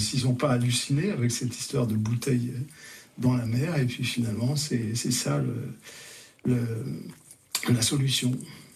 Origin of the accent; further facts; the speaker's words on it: Grand Est, France; quand on vient de la Lorraine, c'est un univers où les plantes ne sont pas les mêmes